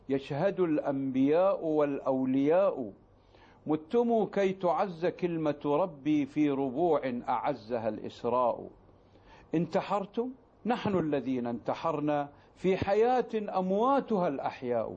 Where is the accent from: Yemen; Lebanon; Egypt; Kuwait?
Kuwait; كان للشباب عندنا في الكويت هني نصيب